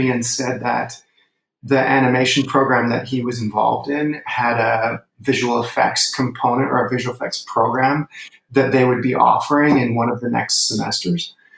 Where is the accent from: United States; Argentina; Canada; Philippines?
Canada; Vancouver, British Columbia; I'm originally from Vancouver.